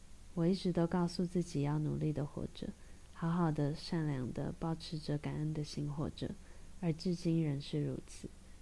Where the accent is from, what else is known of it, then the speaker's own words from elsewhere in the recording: Taiwan; born there; 我也觉得能够出生在台湾是很幸福的事情